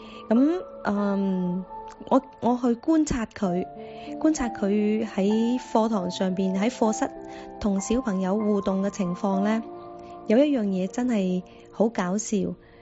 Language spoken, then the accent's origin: Cantonese; Guangdong, China; 咁首先我讲下我哋广东嘅移民喺讲英文嘅时候呢有啲咩特点。